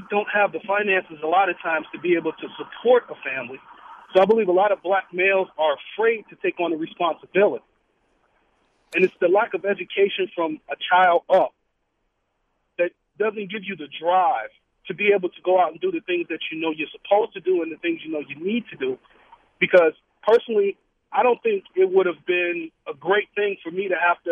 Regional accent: Gary, Indiana, United States; now in Wisconsin, United States; because I'm also from Gary, Indiana, and I'm now in Wisconsin.

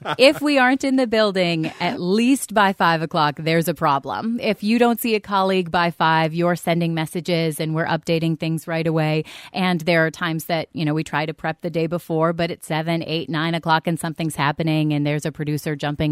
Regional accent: South Dakota, United States; I grew up in South Dakota. And then we moved to Wisconsin a few years ago.

